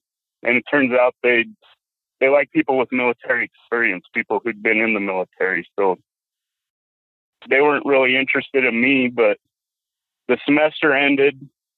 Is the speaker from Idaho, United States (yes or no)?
yes; Idaho, United States; I grew up in Idaho, the potato capital of the world, real big in agriculture.